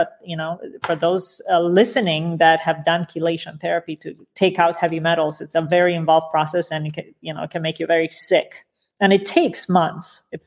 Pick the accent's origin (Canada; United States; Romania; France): Romania; I had 16 large mercury fillings in my mouth growing up in Romania